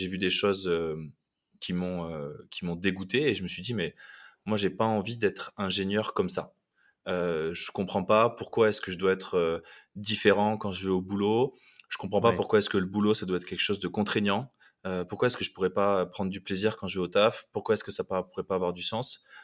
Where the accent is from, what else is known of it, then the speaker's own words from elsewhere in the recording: Toulouse, Occitanie, France; born there; Moi, je suis né à Toulouse, un 16 juillet 1990.